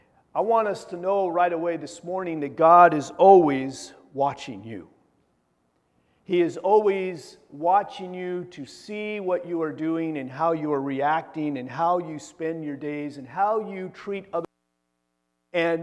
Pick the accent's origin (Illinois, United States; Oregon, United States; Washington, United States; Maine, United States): Oregon, United States; When I grew up in Eastern Oregon, we didn't have a lot